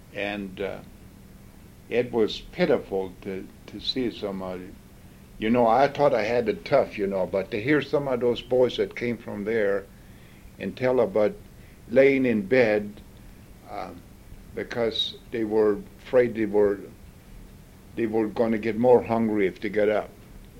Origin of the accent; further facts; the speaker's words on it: Idaho, United States; born there; I was born in Idaho, sure. But I hadn't lived in Lewiston more than about 2 weeks